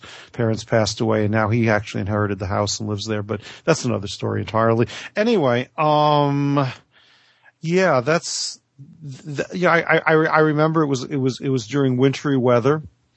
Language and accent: English; Brooklyn, New York, United States; now in Northern California, United States; Northern California since 1971, which is rather a long time. But the fact of it is, I still identify as a New Yorker and as a Brooklyn boy.